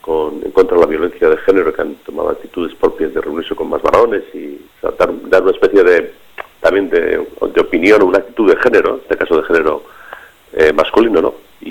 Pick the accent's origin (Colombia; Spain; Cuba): Spain; Tolosa, Basque Country; yo soy de Tolosa, yo no conocía a la víctima